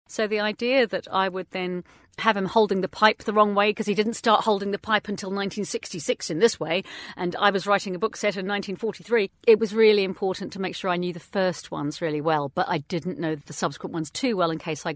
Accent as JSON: {"language": "English", "country": "New Zealand", "tie": "born or raised there", "moved": "yes", "lives_now": "London, United Kingdom", "said": "I grew up in New Zealand and have been back. I was born in London, have been back here for over 33 years."}